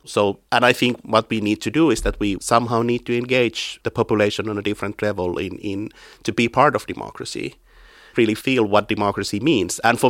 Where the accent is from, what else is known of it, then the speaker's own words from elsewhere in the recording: Finland; I mean, I'm from Finland. We are one of the most militarized countries in Europe.